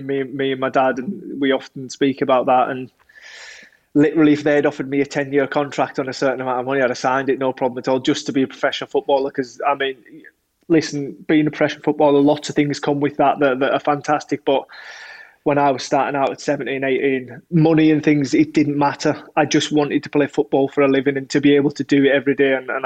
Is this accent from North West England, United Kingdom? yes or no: yes; North West England, United Kingdom; Coming from where I came from, sort of where I grew up in West Cumbria